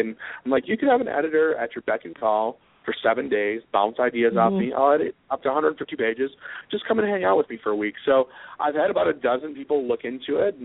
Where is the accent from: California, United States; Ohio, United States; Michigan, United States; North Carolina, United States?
Michigan, United States; Grand Blanc; also born or lived in Flint; No, I grew up in Flint, Michigan. Well, actually Grand Blanc, Michigan, right outside of Flint. But I was born in Flint, Michigan.